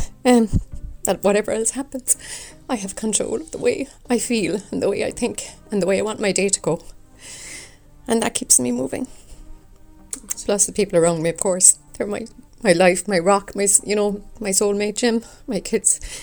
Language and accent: English; Munster, Ireland; So I came from West Cork originally, next to a lovely village called Timoleague. And I was the second of 6 children. So we had great fun growing up. We were living near the beach.